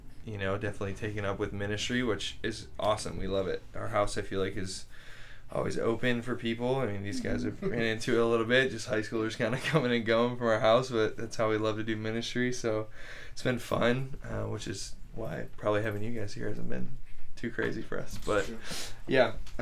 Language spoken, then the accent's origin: English; Detroit, Michigan, United States; Both born and raised in Metro Detroit, never lived outside of it.